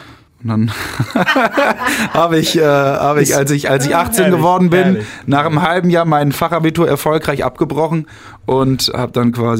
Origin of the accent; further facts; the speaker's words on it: Vlotho, North Rhine-Westphalia, Germany; Ich komme aus Flotho.